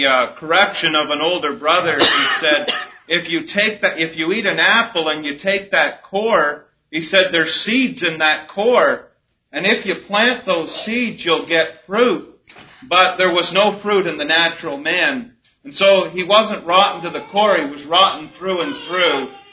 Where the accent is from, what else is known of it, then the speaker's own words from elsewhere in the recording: Canada; It's just like I'm a Canadian, and when I cross the border, I tell them I'm a Canadian.